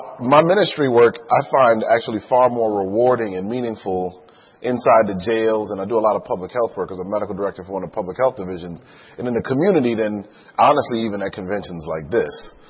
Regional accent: Hartford, Connecticut, United States; also born or lived in Miami; I grew up in Connecticut, in Hartford

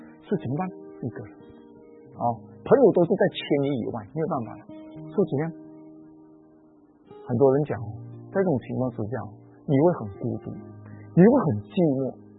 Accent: Malaysia; accent: Malaysian; 他们听我的口音，马来西亚口音

